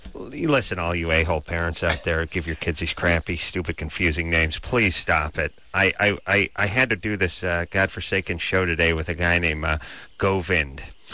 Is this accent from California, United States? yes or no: yes; North Hollywood, California, United States; I'm from North Hollywood.